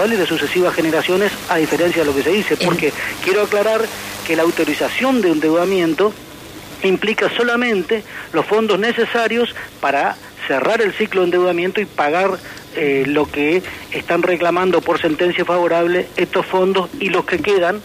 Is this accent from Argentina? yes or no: yes; Argentina; el esfuerzo que hicimos en estos 12 años como argentinos de desendeudarnos